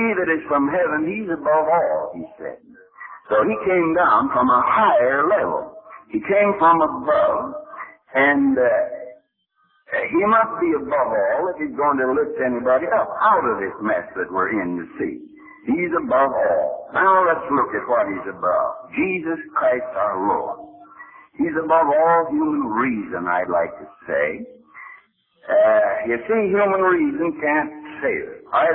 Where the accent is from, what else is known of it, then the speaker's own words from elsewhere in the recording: Pennsylvania, United States; born there; accent: American; I was born out here not so far from Pittsburgh, in the hills. And when I die, there'll be a little bit of Pennsylvania somewhere